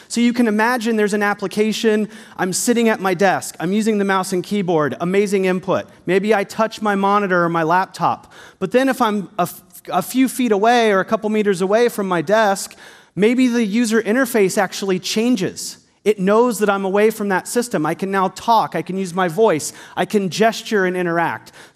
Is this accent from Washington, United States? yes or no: yes; Redmond, Washington, United States; I'm here from Seattle, actually from Redmond, Washington, and I work at Microsoft on the Kinect for Windows team.